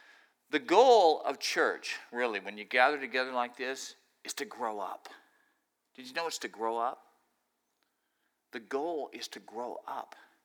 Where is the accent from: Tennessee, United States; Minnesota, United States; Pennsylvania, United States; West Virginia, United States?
Pennsylvania, United States; Philadelphia; I'm from Philly, and I preach a lot in Philly and South Jersey